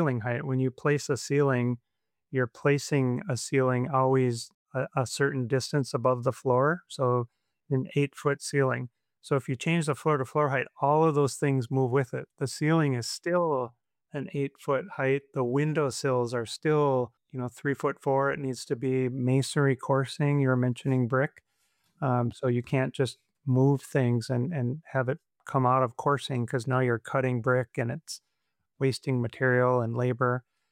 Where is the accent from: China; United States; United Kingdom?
United States; Minnesota; now in Fargo, United States; I'm originally from Minnesota and Fargo is right next door.